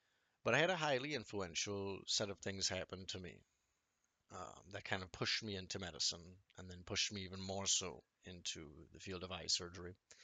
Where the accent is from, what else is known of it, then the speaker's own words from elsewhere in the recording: Trinidad & Tobago; now in United States; growing up in Trinidad, it was a very strict regime for schools. I had always been pretty good at studying just to survive growing up as a kid in Trinidad. But coming to America